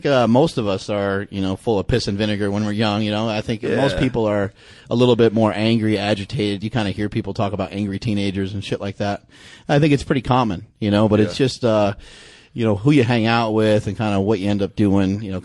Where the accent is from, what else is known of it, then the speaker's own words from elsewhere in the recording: Poughkeepsie, New York, United States; I'm from Poughkeepsie, so that would take up the front and the back.